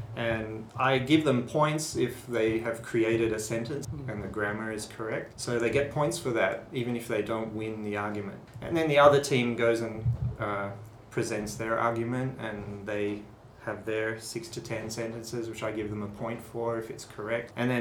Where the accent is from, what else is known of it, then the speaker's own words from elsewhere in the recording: Australia; moved away as an adult; now in Taiwan; I'm from Australia. I came to Taiwan maybe 17 years ago. I studied music education, and I was teaching in Australia, and now teaching in Taiwan.